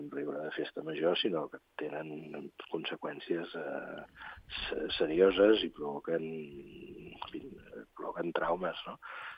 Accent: Badalona, Catalonia, Spain; Jo no sóc barceloní pròpiament, però sóc de Badalona.

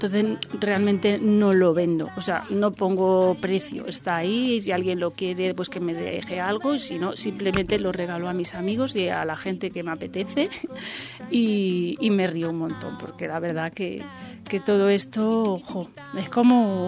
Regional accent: Galicia, Spain; Ay, como buena gallega, pues los mariscos

